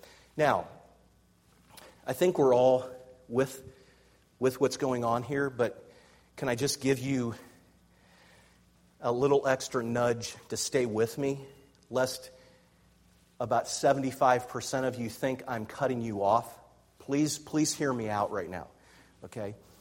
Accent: Canton, Ohio, United States; I remember my pastor saying that growing up in Canton, Ohio.

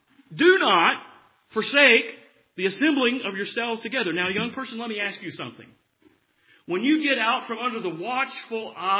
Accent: the South, United States; as a Southerner, I like Yankees in the way they approach it.

